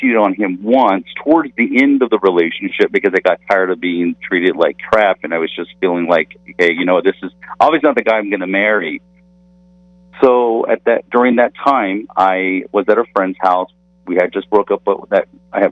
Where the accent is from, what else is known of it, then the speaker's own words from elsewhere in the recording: Corpus Christi, Texas, United States; also born or lived in Abilene, United States; when I finally ended up moving from Corpus Christi, where my hometown was, I dropped out of high school my senior year first semester, ended up moving to Abilene, Texas